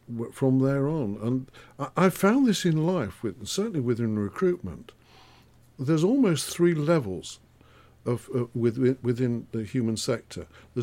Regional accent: East Midlands, United Kingdom; born there; I was born in Derbyshire, a small town on the edge of the Peak District. And an only child.

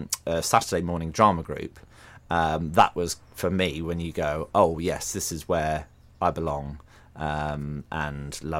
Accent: Shrewsbury, West Midlands, United Kingdom; now in Somerset, United Kingdom; I'm getting the twang after 10 years of living in Somerset. It slips out every now and then. But no, I'm originally from Shrewsbury, so I'm a Shropshire lad originally.

